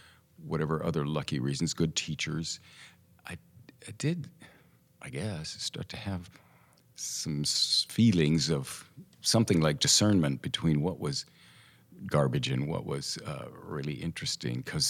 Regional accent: Tulsa, Oklahoma, United States; born or raised there; also born or lived in Santa Monica, California

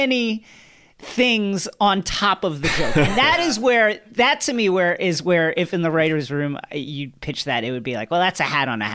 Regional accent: New York, United States; You know, he was my mayor. So that's, you know, I'm from New York, mm-hmm.

